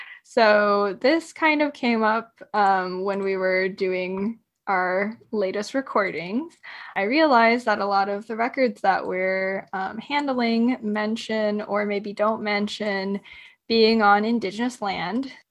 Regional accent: Tucson, Arizona, United States; So I'm from Tucson, Arizona, and that is traditionally the land of the Tohono O'odham people.

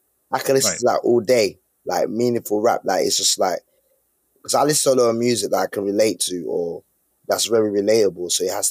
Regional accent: Nigeria; we're both, like you said, we're both Nigerian.

